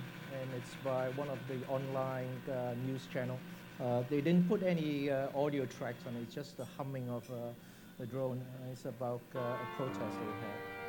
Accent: Singapore; now in Hong Kong; I'm from Singapore, and I grew up in Singapore, studied in the UK, and decided to work in Hong Kong.

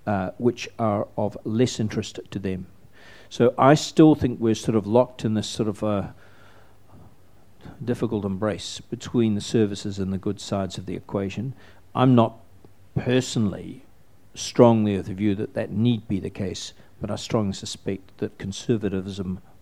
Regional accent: Scotland, United Kingdom; born there; you're aware that I was born in Scotland

